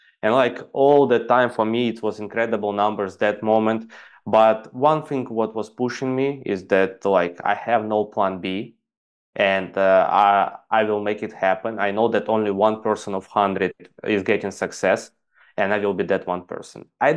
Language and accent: English; Ukraine; English is a second language; moved away as an adult; I'm basically from Ukraine, and I went to Dubai to earn some